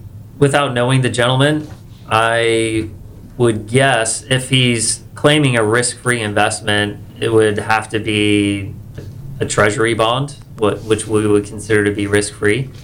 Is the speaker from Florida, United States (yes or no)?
yes; Largo, Florida, United States; So I am a local guy. I was born and raised in Largo, Florida.